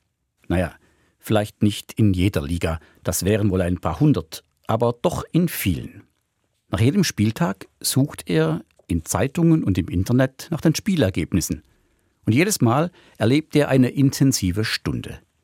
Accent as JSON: {"language": "German", "region": "Baden-Württemberg", "country": "Germany", "tie": "born or raised there", "moved": "yes", "lives_now": "Switzerland", "said": "So bin ich, der ich in der Nähe von Stuttgart aufgewachsen bin, Fan des VfB Stuttgart. Und bei Europa- und Weltmeisterschaften fiebere ich immer noch besonders für Deutschland, obwohl ich jetzt schon über 30 Jahre in der Schweiz lebe und Schweizer Bürger bin."}